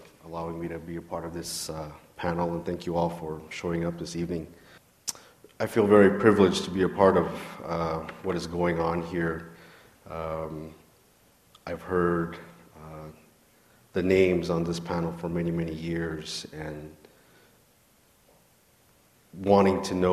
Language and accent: English; Flagstaff, Arizona, United States; I spent part of my youth there, but also partly growing up in Flagstaff, Arizona.